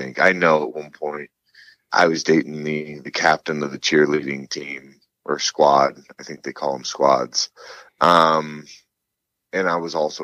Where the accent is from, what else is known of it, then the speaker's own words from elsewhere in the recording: Illinois, United States; you grew up in Indiana and I grew up in Illinois